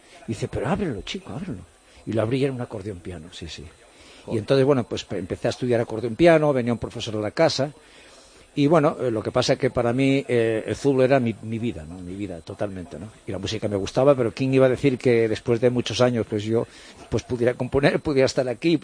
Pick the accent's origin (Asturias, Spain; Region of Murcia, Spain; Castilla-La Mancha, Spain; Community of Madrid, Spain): Asturias, Spain; Yo soy de asturiano, soy de la Vilés, del Caudal de Mieres, del Marino de Blanco.